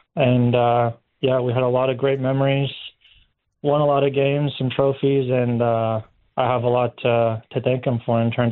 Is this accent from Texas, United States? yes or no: yes; Houston, Texas, United States; there was some crazy rule in the MLS that said, because I am born and raised in Houston within a certain distance of the Houston Dynamo Stadium, that I needed to play for the Houston Dynamo.